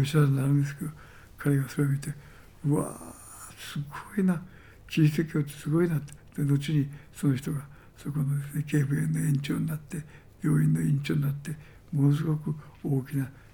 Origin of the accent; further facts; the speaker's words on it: Kumamoto, Japan; 私は熊本出身ですから